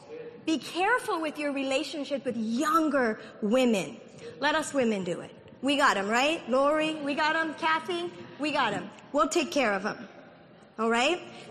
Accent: Haiti; now in United States; There are many countries that, you know, women can't do what we can do in America. I grew up in Haiti, and women couldn't even really climb trees.

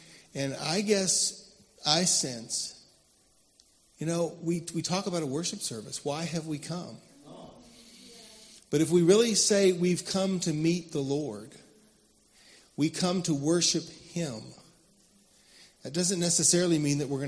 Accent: Harrisonburg, Virginia, United States; I grew up in Harrisonburg, just a couple hours west of here.

